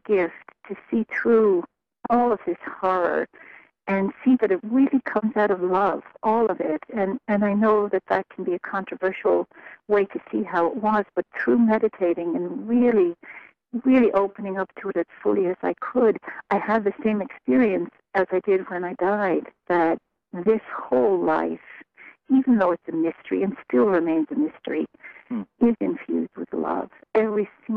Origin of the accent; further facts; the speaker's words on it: Ireland; You know, I grew up in Ireland